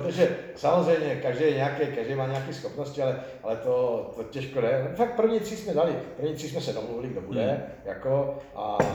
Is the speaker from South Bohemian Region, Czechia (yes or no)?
no; Ivančice, South Moravian Region, Czechia; born there; já jsem se narodil, v Ivančici u Brna, ale za tu dobu jsem byl v tolika místech a strávil jsem tam tolik života